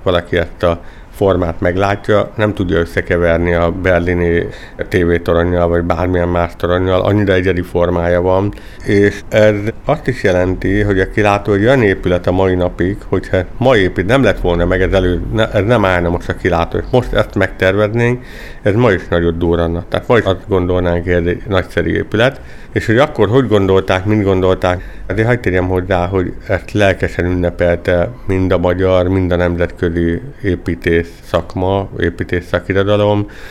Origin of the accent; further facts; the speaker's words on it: Miskolc, Borsod-Abaúj-Zemplén, Hungary; én nagyon szeretem a kilátót, mint építész, mint főépítész, mint miskolci